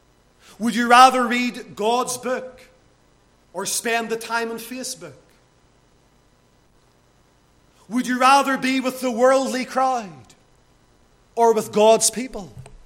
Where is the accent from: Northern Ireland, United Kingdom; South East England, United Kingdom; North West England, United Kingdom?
Northern Ireland, United Kingdom; Lisburn; As a young lad growing up in Lisburn